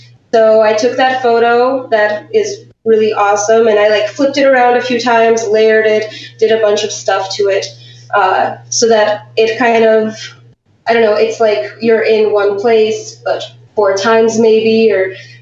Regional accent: Romania; I am from Romania.

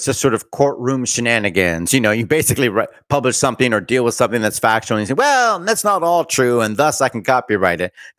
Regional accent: Bermuda; My hometown of Bermuda, or my home island, you know, a lot of places depend on tourism.

